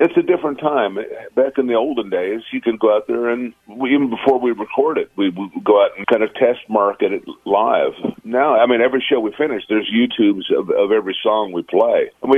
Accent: Kansas, United States; And it just reminded me of somebody I grew up with in Kansas, you know, hanging around the music store, just another guy.

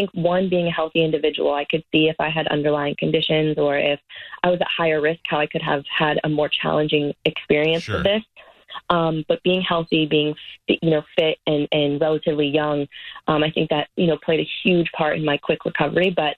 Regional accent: New England, United States; First of all, I'm from New England. I've been a Patriots fan my whole life.

